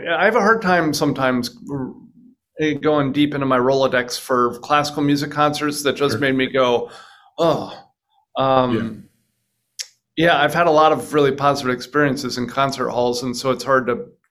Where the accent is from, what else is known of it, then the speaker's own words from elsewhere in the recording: Frederick, Maryland, United States; Oh, you know, my parents, I grew up in Frederick, Maryland